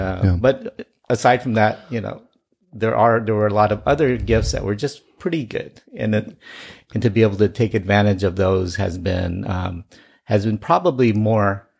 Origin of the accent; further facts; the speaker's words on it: Lodi, California, United States; I grew up very poor in Lodi, and oldest of five